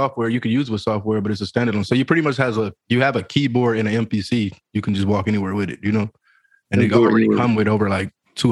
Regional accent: Detroit, Michigan, United States; I'm from Detroit, man. It ain't no big deal.

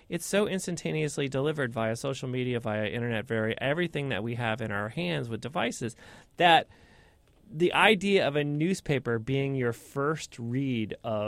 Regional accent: Boston, Massachusetts, United States; You know, I grew up in Boston, so that seismic Reggie Lewis story that the sports team did years ago was really huge.

